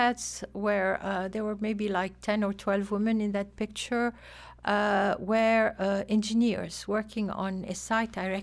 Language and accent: English; Lebanon; No, originally I'm from Lebanon, where I met my husband